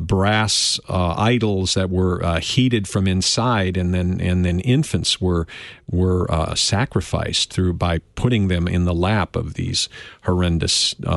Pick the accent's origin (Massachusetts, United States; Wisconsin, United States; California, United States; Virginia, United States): Wisconsin, United States; Milwaukee; the church that I grew up in Wisconsin, it was Grace Lutheran Church in Milwaukee